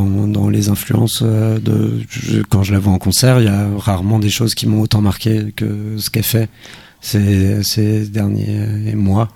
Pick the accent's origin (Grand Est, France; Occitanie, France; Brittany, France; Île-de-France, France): Brittany, France; Brimnel; Moi, je viens de Brimnel, le Tiercent, pas très loin de Saint-Brice-en-Cogle.